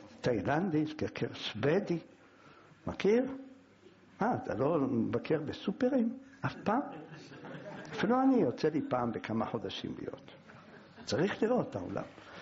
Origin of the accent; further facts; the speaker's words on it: Jerusalem, Jerusalem District, Israel; אני ירושלמי